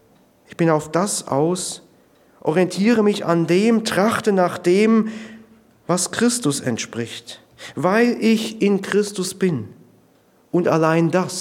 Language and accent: German; Switzerland; gab es in der Schweiz, wo ich aufgewachsen bin, eine Werbekampagne